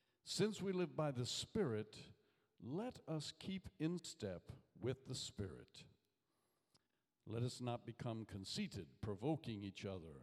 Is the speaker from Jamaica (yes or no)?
yes; Jamaica; I was growing up in Jamaica.